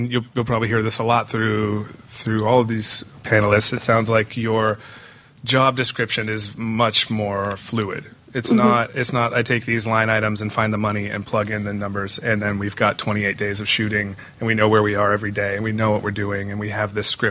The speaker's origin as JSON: {"language": "English", "town": "Saranac Lake", "region": "New York", "country": "United States", "said": "I'm a director of photography. I'm from Saranac Lake, New York."}